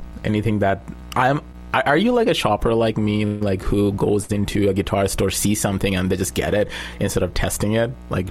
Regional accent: Bangladesh; now in Saskatchewan, Canada; Born and raised in Bangladesh. My family is there.

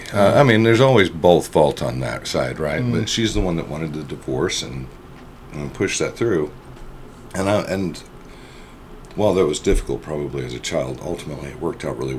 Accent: Duncanville, Texas, United States; Well, I grew up in Duncanville, Texas, actually.

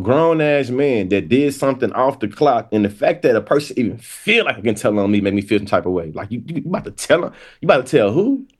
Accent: the South, United States; something that I've seen as being an example of restorative justice growing up in the South is the idea of being able to shoot the fair one.

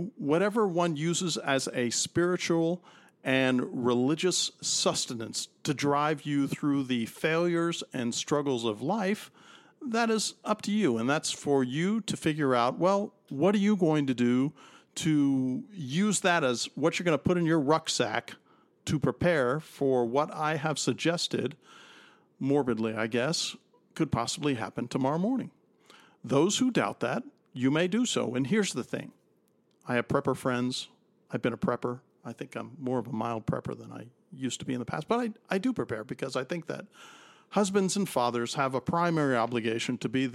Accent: Miami, Florida, United States; I grew up in Miami, Florida. We're in Miami.

